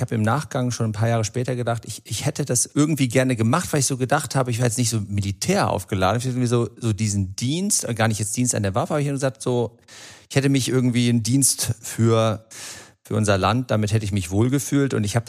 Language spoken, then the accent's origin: German; Gummersbach, North Rhine-Westphalia, Germany; ich bin in Gummersbach aufgewachsen